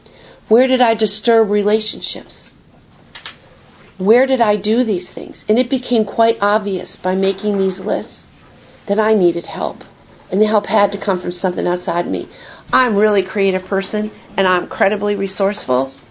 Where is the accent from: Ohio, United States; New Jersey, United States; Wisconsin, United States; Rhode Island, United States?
Wisconsin, United States; I grew up in Wisconsin. My parents were both alcoholic. We moved. I was in eight grammar schools, four high schools.